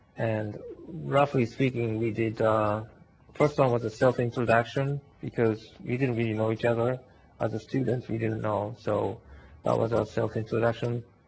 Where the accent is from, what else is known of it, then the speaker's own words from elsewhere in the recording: Japan; I was born in Japan and grew up in Japan, so didn't grow up in Christianity